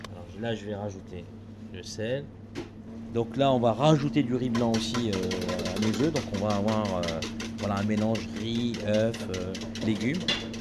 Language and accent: French; Oran, Oran Province, Algeria; now in France; Oui, en Algérie, j'ai grandi à Oran exactement. Je suis arrivé en France en 94.